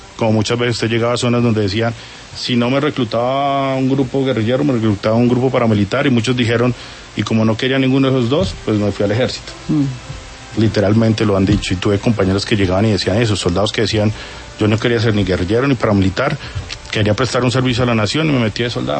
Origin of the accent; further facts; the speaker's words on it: Bogotá, Colombia; Yo soy de acá de Bogotá, nunca salí a Bogotá